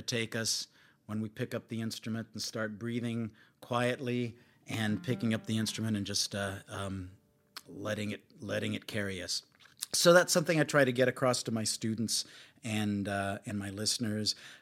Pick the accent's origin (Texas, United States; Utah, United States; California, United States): California, United States; I'm from the Bay Area, and we're very politically correct there